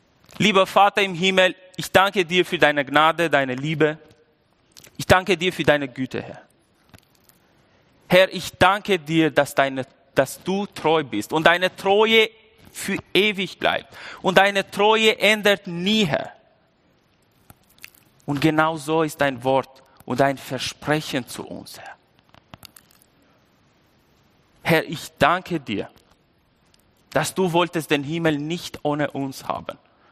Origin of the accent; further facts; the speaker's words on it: Albania; German is a second language; now in Germany; ich komme aus Albanien, das ist sehr wichtig, weil kann gut sein, dass ich nicht immer den Satz grammatisch korrekt treffe